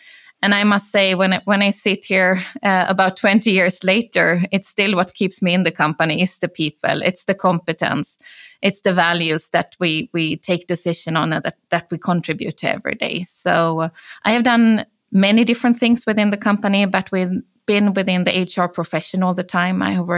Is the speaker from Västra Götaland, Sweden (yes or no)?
yes; Gothenburg, Västra Götaland, Sweden; English is a second language; I grew up in Gothenburg here in Sweden.